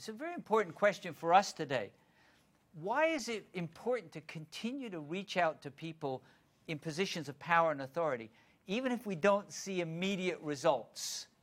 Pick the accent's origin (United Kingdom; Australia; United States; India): United Kingdom; England; Now, I grew up in England where pound was the currency.